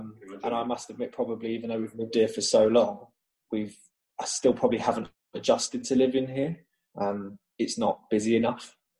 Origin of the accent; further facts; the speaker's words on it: London, United Kingdom; now in Norfolk, United Kingdom; Yeah, so originally I'm from London. Not from the world of Norfolk. Moved here in 2003, and currently work as a IT recruitment manager for a business called Atkinson Moss, based in Norwich.